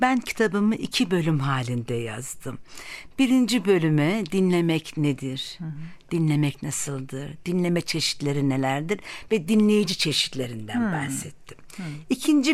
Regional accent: Mardin, Turkey; Ben aslen Mardinliyim. Dolayısıyla evet, Mardin kültüründe her akşam Türk Sanat Müziği fasılları yapılırdı.

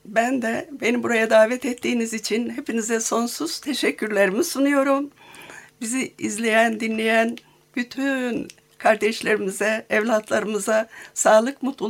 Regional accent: Araç, Kastamonu, Turkey; Biz köyde büyüdük. İlçemizde sadece ilk ve ortaokul vardı.

